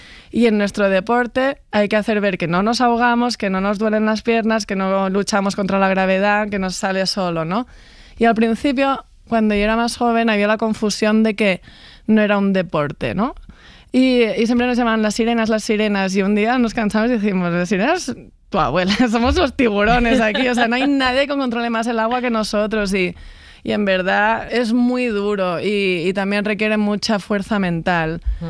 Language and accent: Spanish; Catalonia, Spain; para las que somos de Cataluña, porque es en San Cugat, que es al lado de Barcelona.